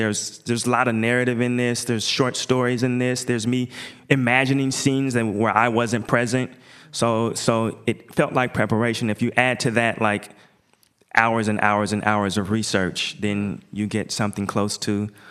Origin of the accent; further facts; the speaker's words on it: Portland, Oregon, United States; Oregon, Portland's national identity, everywhere I go, I say I'm from Portland.